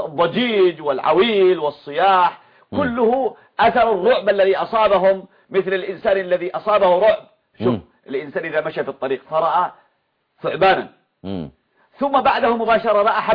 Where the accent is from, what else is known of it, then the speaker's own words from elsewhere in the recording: Yemen; المنهج القراني عندنا في اليمن